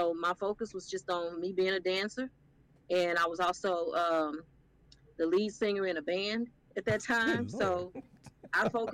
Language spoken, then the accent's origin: English; the South, United States; But I grew up in the South, not on the East Coast, not on the West Coast